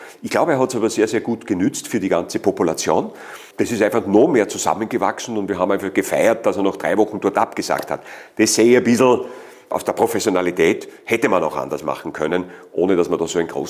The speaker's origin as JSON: {"language": "German", "region": "Upper Austria", "country": "Austria", "lives_now": "Vienna, Austria", "said": "Ich habe eine schwere Zeit am Beginn gehabt als Oberösterreicher in Wien."}